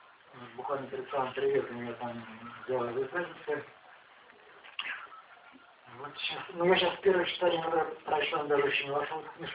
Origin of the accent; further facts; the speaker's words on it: Moscow, Russia; born there; «Марксистский переулок» — это то место, где я родился, в Москве, в 47-м году, на Таганке, там на двушке, кстати, изображен вот этот мой деревянный дом.